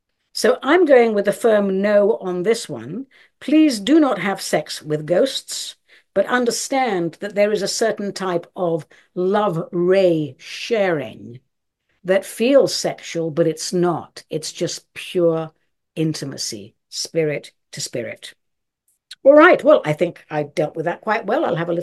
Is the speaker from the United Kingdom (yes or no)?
yes; England, United Kingdom; now in United States; I'm from England, but I'm American now. My vowels are all over the place.